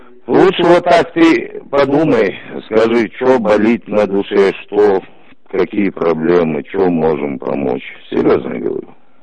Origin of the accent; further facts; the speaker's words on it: Makhachkala, Dagestan, Russia; Я этот Махачкала, езжу, Первомайка там, недалеко от него.